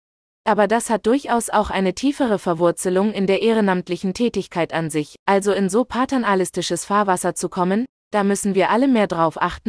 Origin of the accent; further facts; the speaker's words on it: Berlin, Germany; Wir sind eine kurdische Familie und ich bin im Wedding aufgewachsen. Wir haben in einem Viertel gelebt, das größtenteils türkisch geprägt war.